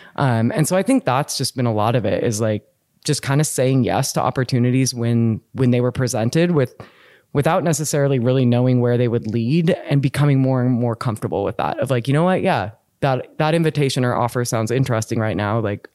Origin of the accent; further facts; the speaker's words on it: Bellingham, Washington, United States; I'm from Bellingham, Washington. There's a great university there. It's like maybe a 10-minute walk from my house or my parents' house.